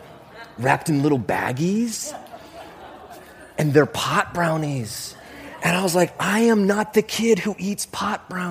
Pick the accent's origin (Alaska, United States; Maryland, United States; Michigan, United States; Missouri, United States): Alaska, United States; Homer; Because in my hometown, when the police pull kids over for minor possession, minor in consumption, do you know what they do? They print their names in the weekly newspaper. In the back of the Homer News